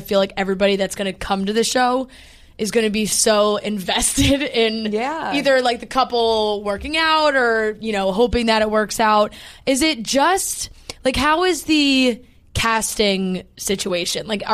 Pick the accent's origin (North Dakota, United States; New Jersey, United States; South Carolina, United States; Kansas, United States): New Jersey, United States; you have a show in New Jersey that's like right by my hometown.